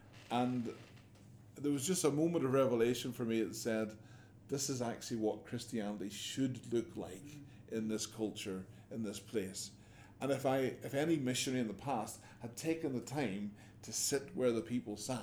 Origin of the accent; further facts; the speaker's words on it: Ireland; moved away as an adult; now in England; When I was coming from Ireland to England, or feeling a call to come from Ireland to England, you know, come as a missionary to this pagan offshore island, as I often put it